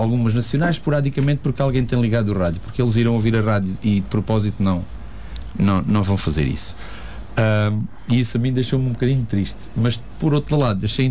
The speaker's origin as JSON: {"language": "Portuguese", "town": "Selmes", "region": "Alentejo", "country": "Portugal", "said": "E eu também sou de Selmes."}